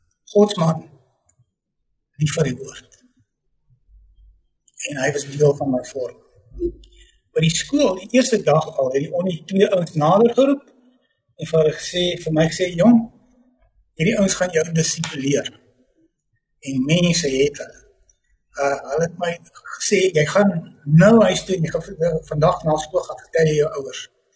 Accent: Troyville, Gauteng, South Africa; So aan die ooste kant van Johannesburg, arm area, Troyville, groot geword. Maar met groot genade beland in baie goeie skool. So ek het by JP Boys gematrikuleer.

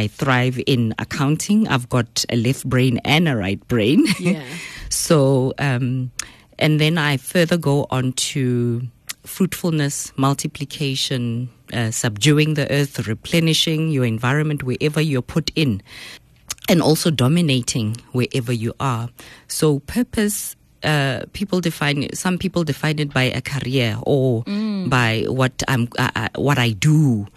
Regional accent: Sebokeng, Gauteng, South Africa; I'm from the Vaal. I was born in Sharpeville, raised in the Vaal, Sebokeng, schooled there as well, tertiary, went to VUT

